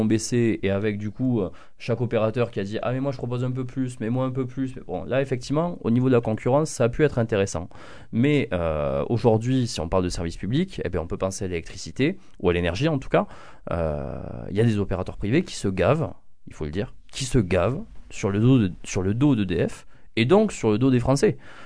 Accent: Occitanie, France; Je viens du Gers, à la campagne, et sans aucune condescendance, parce que j'en viens.

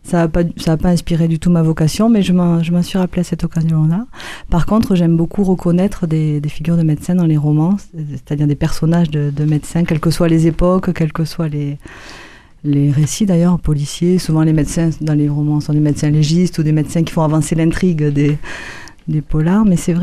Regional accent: Toulouse, Occitanie, France; un peu dans une imagerie du Sud qui me parle, puisque je suis de Toulouse.

